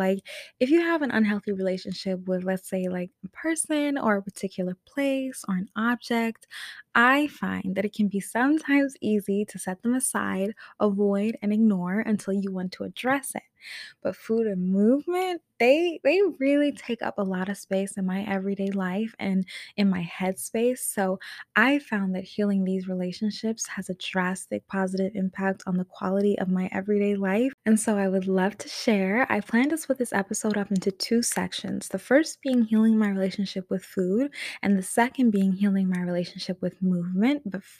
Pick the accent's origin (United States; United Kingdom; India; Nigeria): United Kingdom; England; also born or lived in Thailand / Japan; growing up in England, Thailand, and Japan as a Black girl.